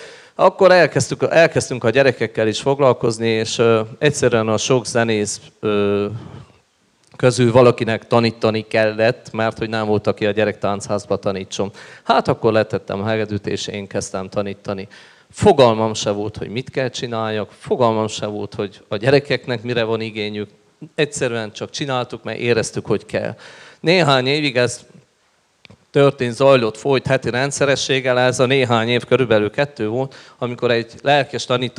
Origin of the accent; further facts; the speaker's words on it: Harghita, Romania; Mondtam, amikor oda kerültünk Nagyváradra, mivel én is csíki vagyok